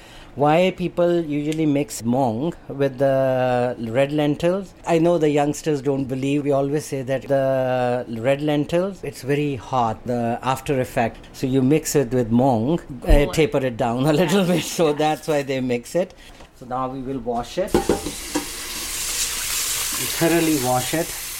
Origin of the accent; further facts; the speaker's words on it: Pakistan; English is a second language; now in United States; I grew up in Pakistan, and over there, once a girl is older, iski shaadi kar do.